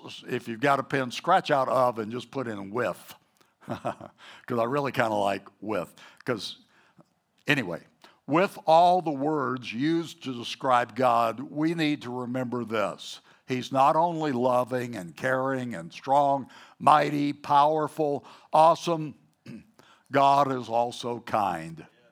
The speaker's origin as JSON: {"language": "English", "region": "the South", "country": "United States", "accent": "Southern", "said": "I just dipped into my old Southern accent."}